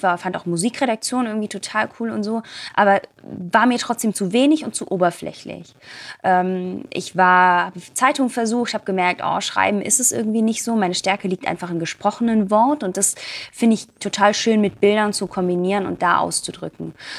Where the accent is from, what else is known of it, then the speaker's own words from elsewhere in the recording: Baden-Württemberg, Germany; Und ich komme aus dem Schwarzwald, aus der Nähe von Baden-Baden